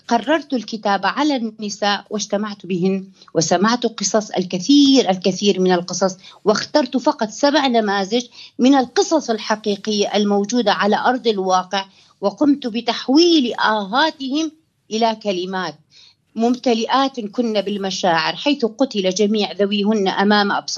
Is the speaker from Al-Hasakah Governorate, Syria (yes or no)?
yes; Qamishli, Al-Hasakah Governorate, Syria; أنا بنت مدينة القامشلي. قامشلي فيها كل القوميات والأديان، هي فسيفساء. أنا عشت بين المسيحية وبين العرب وبين الكرد، ولم يكن بيننا أي طائفية.